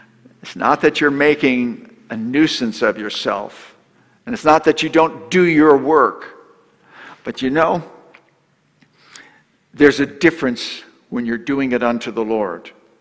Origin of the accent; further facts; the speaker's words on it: Florida, United States; You know, I grew up in Florida for part of my childhood.